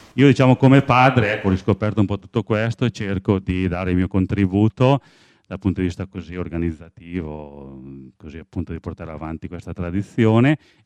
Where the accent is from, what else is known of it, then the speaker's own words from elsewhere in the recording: Leffe, Lombardy, Italy; sono di Leffe.